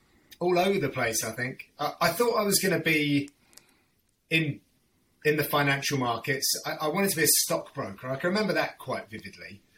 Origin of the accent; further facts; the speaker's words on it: Radlett, East of England, United Kingdom; also born or lived in Edgware / Harrow Weald; I was born in Edgware, which is kind of North London, if you like. And growing up, I moved from like Harrow Weald to Edgware to then a place called Radlett, which is in Hertfordshire, where I was and grew up for many, many years.